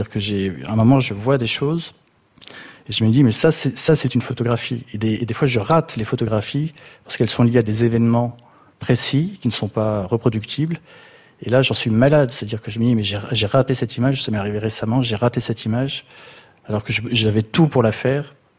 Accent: Provence-Alpes-Côte d'Azur, France; Oui, moi j'ai grandi sur la Côte d'Azur dans un cadre qui était un peu particulier

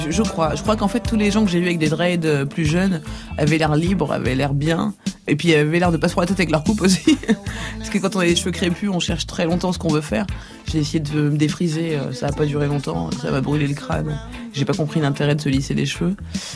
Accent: Clichy, Île-de-France, France; also born or lived in Sarthe / Picardy; Je suis né à Clichy. Je suis né à Clichy dans le 92. Pas très loin de Paris, du coup. Et j'ai fait pratiquement toute ma vie en France, que ce soit en région parisienne ou beaucoup à la campagne aussi, dans la Sarthe, en Picardie.

